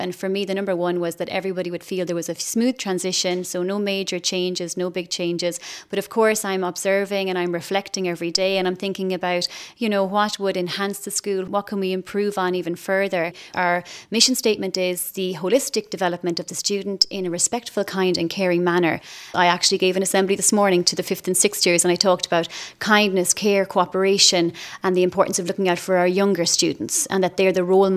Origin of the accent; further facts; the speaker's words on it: Camp, Munster, Ireland; So I'm from Camp. Just 10 minutes from Castle Gregory, and I trained as an English teacher